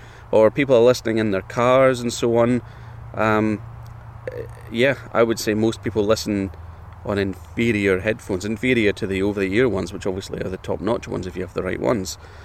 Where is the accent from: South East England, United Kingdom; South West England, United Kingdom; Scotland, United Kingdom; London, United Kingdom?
Scotland, United Kingdom; drape ourselves over rocks like snakes and soak it up like the sun ray deprived Scots we are.